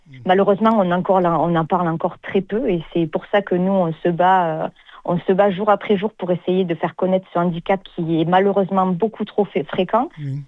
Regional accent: Sète, Occitanie, France; now in Toulouse, France; mais je suis originaire de Sète. Mon accent me trompera toute ma vie.

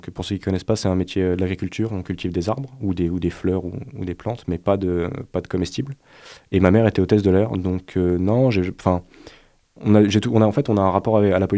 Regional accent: Hyères, Provence-Alpes-Côte d'Azur, France; Je viens du sud de la France, d'une petite cité balnéaire qui s'appelle Hyères. Elle est assez connue dans le milieu nautique, mais sinon, c'est vraiment une ville de vieux durant l'hiver et de saisonniers durant l'été.

